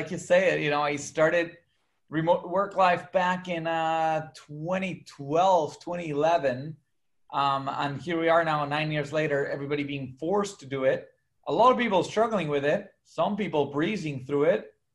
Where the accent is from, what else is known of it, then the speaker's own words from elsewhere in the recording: Bolivia; also born or lived in Mexico / Costa Rica / Germany; now in United States; Now, I was born and raised in Bolivia. I lived in Mexico and Costa Rica and Germany. I've traveled to 44 countries.